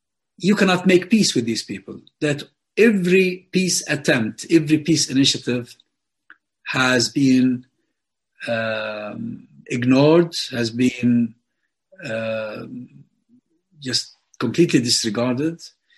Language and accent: English; Hebron, West Bank, Palestine; it's halfway between Gaza and Hebron, my hometown.